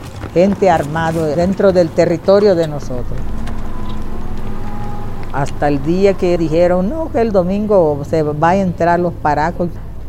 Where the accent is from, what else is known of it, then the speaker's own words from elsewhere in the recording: Portete, La Guajira, Colombia; Yo nací en Portete, crecí ahí.